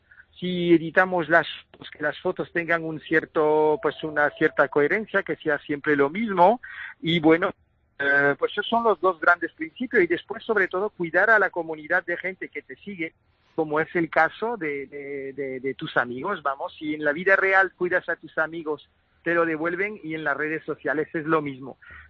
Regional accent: Paris, Île-de-France, France; soy francés de familia extremeña.

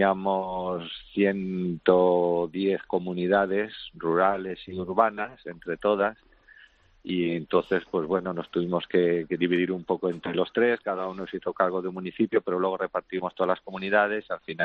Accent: Madrid, Community of Madrid, Spain; Yo soy de Madrid.

